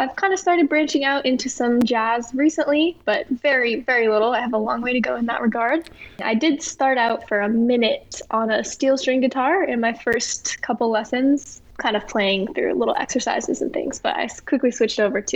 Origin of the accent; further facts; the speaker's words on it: Redlands, California, United States; I'm from Redlands, California.